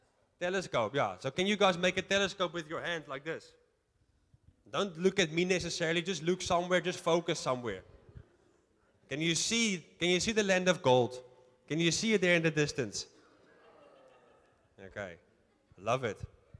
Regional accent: Netherlands; English is a second language; now in South Africa; Yes, I'm not from South Africa. I'm from the Netherlands, which is why I've got a funny accent.

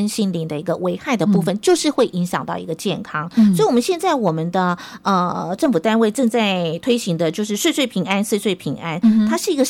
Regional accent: Taiwan; 我们台湾人啊，每年吃掉的那个安眠药真的很可怕

